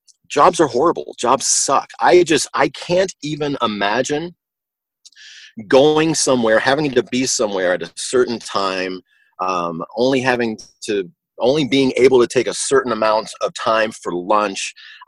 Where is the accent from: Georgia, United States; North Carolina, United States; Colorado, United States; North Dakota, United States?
Georgia, United States; Atlanta; I grew up in Atlanta, and I was very blessed to play with a lot of great musicians.